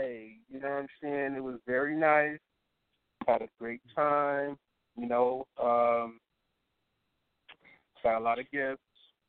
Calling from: Seattle, Washington, United States; I'm calling from Seattle.

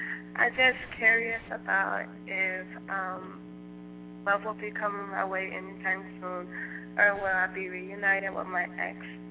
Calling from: Las Vegas, Nevada, United States; I'm calling from Las Vegas, Nevada.

